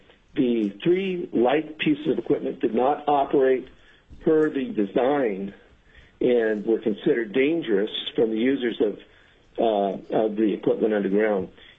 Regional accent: Alaska, United States; born there; I was born in Alaska, and my grandfather was involved in construction going back many years.

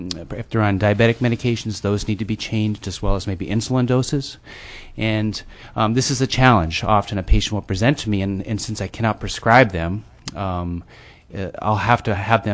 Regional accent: Sand Point, Alaska, United States; I'm originally from the Eastern Aleutians. I'm from Sandpoint in the Shumagin Islands, and so I'm feeling very privileged to come back and serve the people from my region.

